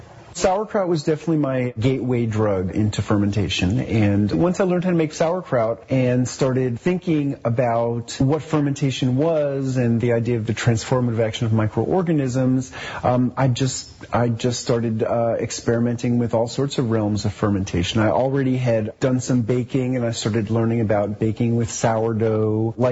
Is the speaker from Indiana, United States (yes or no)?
no; New York City, New York, United States; I grew up in New York City, in Manhattan, on the 14th floor of an apartment building on the Upper West Side.